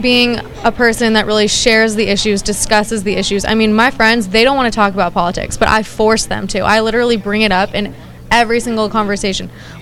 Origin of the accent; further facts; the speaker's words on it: San Diego, California, United States; Yeah, but I grew up in San Diego